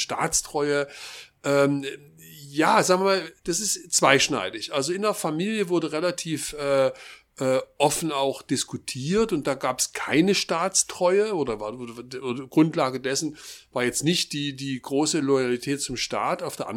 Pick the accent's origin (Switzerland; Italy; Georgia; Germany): Germany; Radebeul, Saxony; born there; und so bin ich in Radebeul geboren worden, denn da gingen meine Eltern hin.